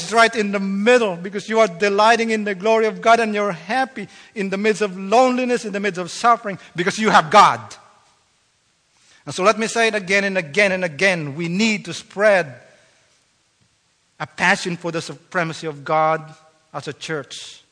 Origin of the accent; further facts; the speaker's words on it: Philippines; now in United States; growing up in the Philippines, I was more exuberant before I came to the United States in doing worship.